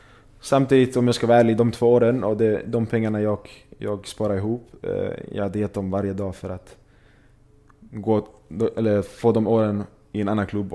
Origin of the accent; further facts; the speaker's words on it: Malmö, Skåne, Sweden; jag var hemma i Malmö och spelade fotboll med mina vänner.